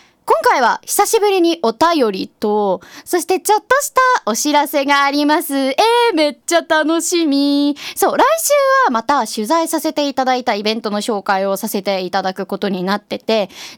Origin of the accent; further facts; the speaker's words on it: Gifu, Japan; born there; 私岐阜県生まれで、しかも1月生まれ、冬生まれなんですけど